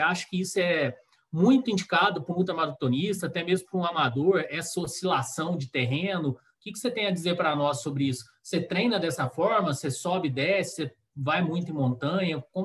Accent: Varginha, Minas Gerais, Brazil; nós que somos aqui de Minas, o Binho fala de Caxambu, né, eu falo aqui de Varginha

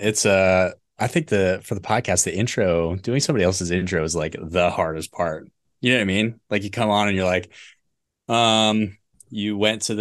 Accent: New Jersey, United States; born there; So I was born in New Jersey.

